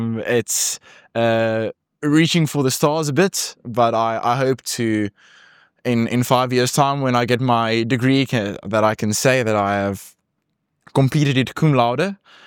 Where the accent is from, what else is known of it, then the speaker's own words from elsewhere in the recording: Rustenburg, North West, South Africa; I come from Rustenburg in the Northwest Province.